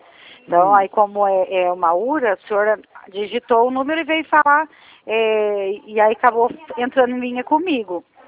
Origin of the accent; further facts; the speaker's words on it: São Paulo, Brazil; eu sou do estado de São Paulo, né?